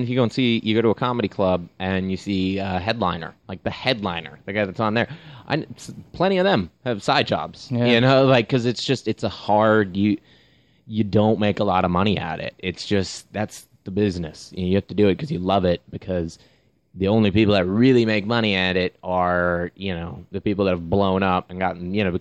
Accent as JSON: {"language": "English", "town": "Fargo", "region": "North Dakota", "country": "United States", "tie": "born or raised there", "moved": "yes", "said": "I actually used to live, but I grew up in Fargo, North Dakota, and moved down here."}